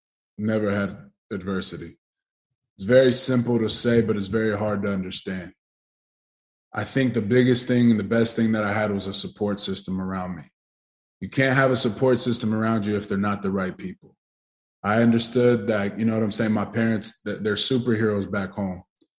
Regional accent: West Coast, United States; I'm from the West Coast where it originated. My cousins, they were involved in that. I grew up around that.

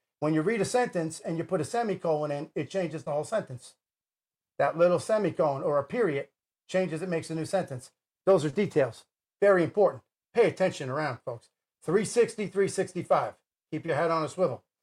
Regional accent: United States; me talking to you is therapeutic for me as an American, watching all the nonsense that's going on.

